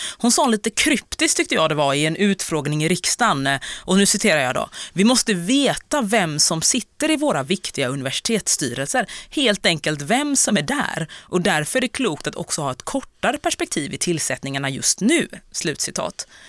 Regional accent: Jönköping, Jönköping County, Sweden; Jag är från Jönköping

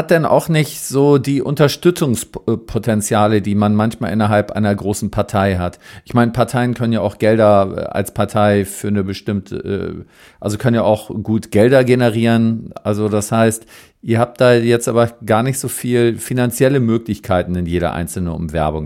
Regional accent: Berlin, Germany; Ja, Berlin, Friedrichshagen.

